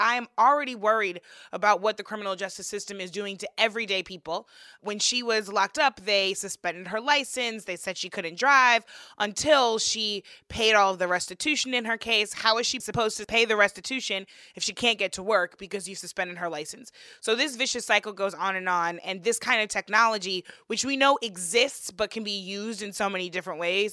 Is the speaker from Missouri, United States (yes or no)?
yes; St. Louis, Missouri, United States; I was just reading about a woman from my hometown in St. Louis